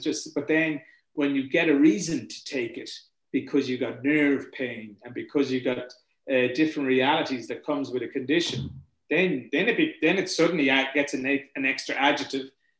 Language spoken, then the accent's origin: English; Granard, County Longford, Ireland; I'm from Granard in Longford, which is very close to Cavan